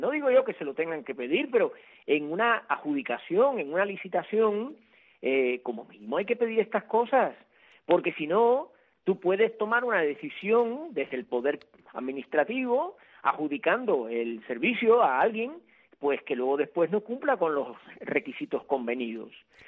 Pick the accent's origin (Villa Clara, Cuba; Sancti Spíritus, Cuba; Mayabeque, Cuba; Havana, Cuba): Havana, Cuba; Santiago de las Vegas; pensé en alguno de mi pueblo, de Santiago de las Vegas